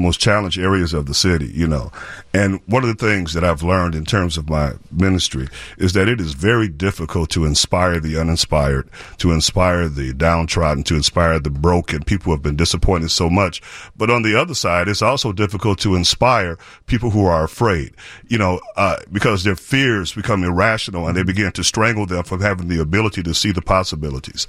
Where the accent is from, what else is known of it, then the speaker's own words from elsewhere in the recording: United States; And as an American, our history in terms of the American Revolution and not wanting to be subjects of the British crown